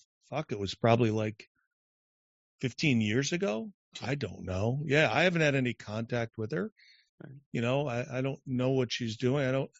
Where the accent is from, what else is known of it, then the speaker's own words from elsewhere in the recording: United States; born there; I know I'm an American. I was born here. I served the country in the Navy.